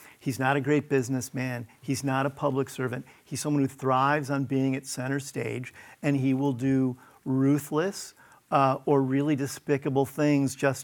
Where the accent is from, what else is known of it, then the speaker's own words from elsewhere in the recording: Midwest, United States; I'm a kid from the Midwest.